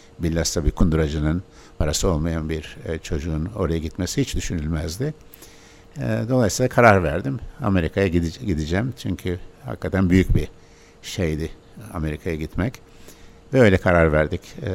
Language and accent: Turkish; İzmir, Turkey; Ben 1937 doğumluyum. İzmir'de doğdum. Annem Selanik göçmeni. Babam da Yanya'dan gelmişti. İzmir'de yerleşmişlerdi. İzmir'de Gazi İlkokulu'nda Alsancak'ta okudum.